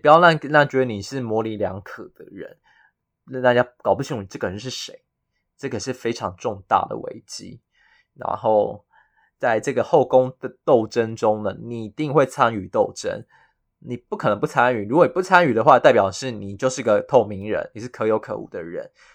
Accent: Yunlin County, Taiwan; 所以我上上周呢就请三天假，就三天假先回云林我老家了

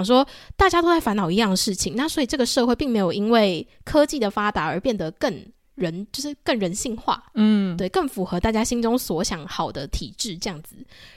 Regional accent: Taipei, Taiwan; 然后因为我们都是台北人嘛

